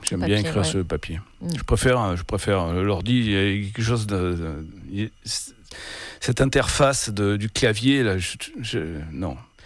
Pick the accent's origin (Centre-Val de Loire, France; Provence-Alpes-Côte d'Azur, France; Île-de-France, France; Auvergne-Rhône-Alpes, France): Provence-Alpes-Côte d'Azur, France; Avignon; born there; Je suis né à Avignon, oui.